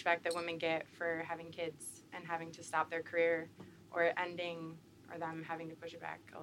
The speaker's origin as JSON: {"language": "English", "country": "United States", "tie": "born or raised there", "said": "someone that inspired me growing up in America, because volleyball was really big for me, was like the Kerry Walshes."}